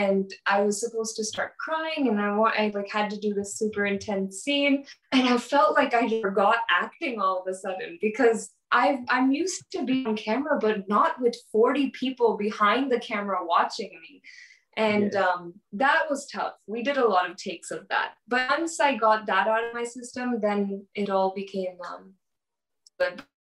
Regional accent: San Diego, California, United States; And I'm from San Diego, California, okay? Yeah. And I grew up here, was born and raised here

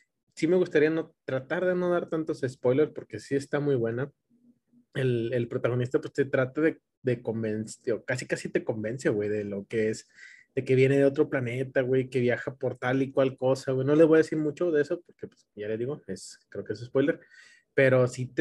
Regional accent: Mexico; Pero bueno, como mexicanos albureamos todo el pedo.

